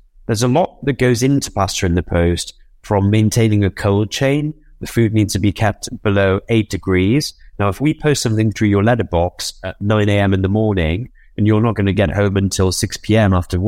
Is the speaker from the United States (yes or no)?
no; Newcastle, North East England, United Kingdom; I'm not Italian. I'm a Geordie. I'm from Newcastle.